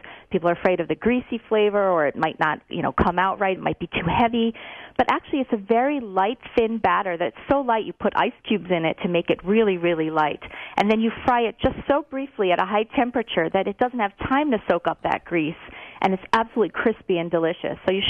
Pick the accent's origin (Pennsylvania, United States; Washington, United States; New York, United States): New York, United States; also born or lived in Japan; I grew up right outside of New York, and so we went into New York during the week, and we would eat all kinds of crazy stuff. And so when I moved to Japan, I just did that same thing.